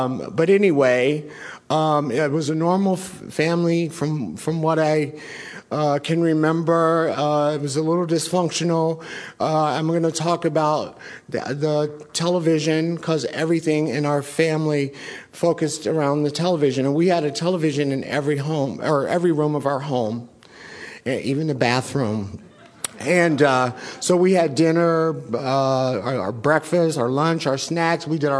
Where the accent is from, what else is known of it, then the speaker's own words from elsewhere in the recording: Dayton, Ohio, United States; born there; So I was born in Dayton, Ohio. I'm biracial.